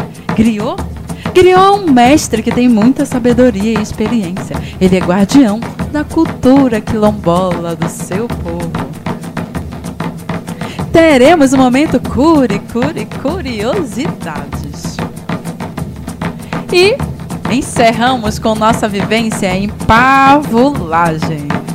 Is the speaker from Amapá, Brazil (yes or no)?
yes; Macapá, Amapá, Brazil; eu sou aqui de Macapá.